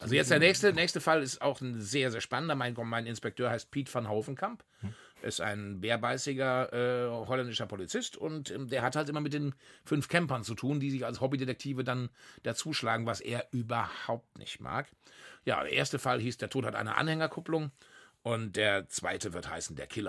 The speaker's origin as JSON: {"language": "German", "town": "Bonn", "region": "North Rhine-Westphalia", "country": "Germany", "said": "Nur, ich komme aus Bonn."}